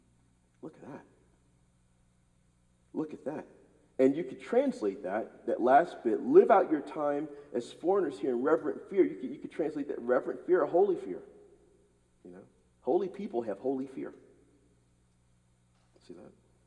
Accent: the South, United States; As a black man growing up in the South, I get it.

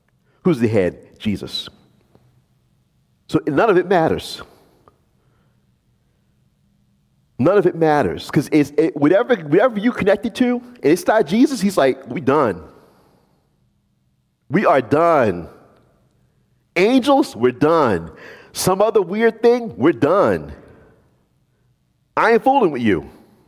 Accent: New Orleans, Louisiana, United States; You know, I grew up in New Orleans. We got nice European bakeries. Oh, I love it. Right, I grew up with Euro bakeries, French pastry.

